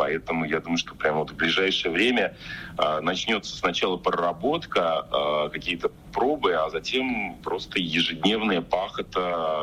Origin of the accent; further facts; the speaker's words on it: Saratov, Saratov Oblast, Russia; Это моя малая родина, и я очень скучаю. Я надеюсь, что вот ближайшую неделю я уже окажусь в Саратове, обниму своих родителей.